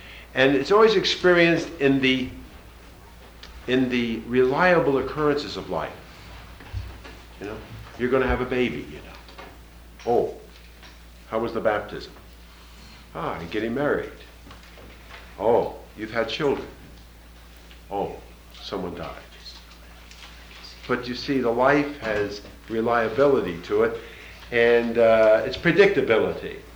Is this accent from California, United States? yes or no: yes; Los Angeles, California, United States; I come from Los Angeles. And down in Los Angeles, at least, there's a lot of anxiety.